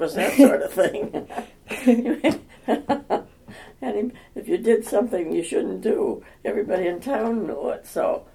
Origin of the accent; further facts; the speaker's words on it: Endeavor, Pennsylvania, United States; born there; I was born in 1919 in Forest County, Pennsylvania.